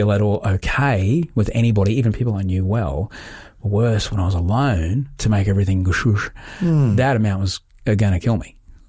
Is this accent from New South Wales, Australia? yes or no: no; Queensland, Australia; I grew up in Queensland, man.